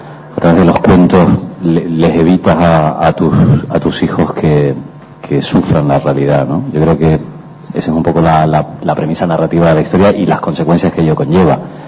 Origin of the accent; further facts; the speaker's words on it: Spain; nunca, jamás sería imposible desestimar mi faceta como cineasta español, porque es lo que soy y es de lo que me alimento. O sea, me alimento básicamente de mi cultura y de mi país